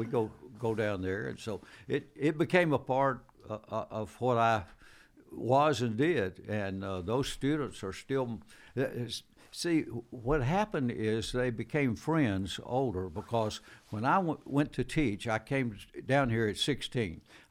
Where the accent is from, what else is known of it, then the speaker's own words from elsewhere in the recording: Dalton, Georgia, United States; I was born in Dalton and raised there, and came here in 1958 to go to school.